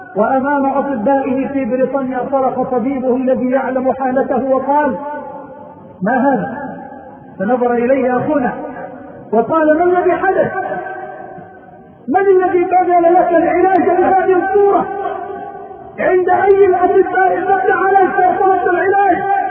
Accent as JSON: {"language": "Arabic", "town": "Mansoura", "region": "Dakahlia", "country": "Egypt", "said": "عندنا في المنصورة في مصر"}